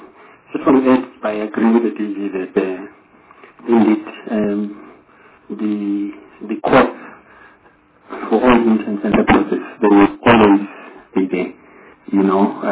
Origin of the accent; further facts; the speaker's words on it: North West, South Africa; But I can tell you, I've been there myself. I'm from the Northwest.